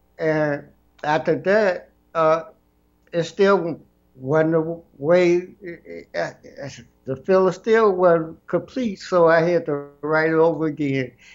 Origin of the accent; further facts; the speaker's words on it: Chicago, Illinois, United States; born there; Well, I was born in Chicago, on the south side of Chicago, and I was raised up as a Baptist.